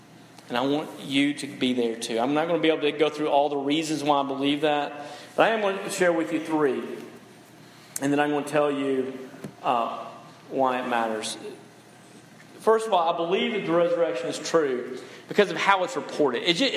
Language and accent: English; Tennessee, United States; And I went back to my hometown of Tennessee.